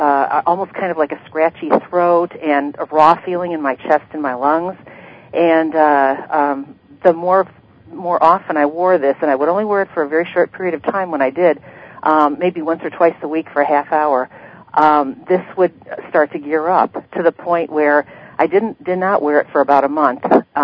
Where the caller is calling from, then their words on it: Ohio, United States; I'm calling from Ohio.